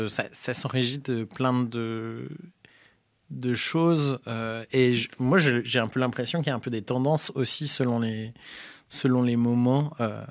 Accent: Rennes, Brittany, France; Moi, je viens de Rennes et je les ai déjà vus là-bas.

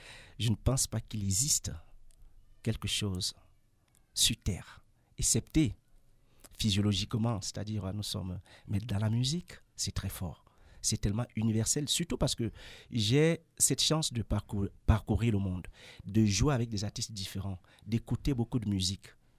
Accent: North, Cameroon; Chez nous, au Nord Cameroun, ces petites voix-là.

